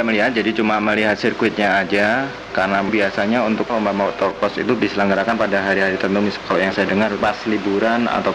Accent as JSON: {"language": "Indonesian", "town": "Bantul", "region": "Special Region of Yogyakarta", "country": "Indonesia", "said": "Saya dari Bantul."}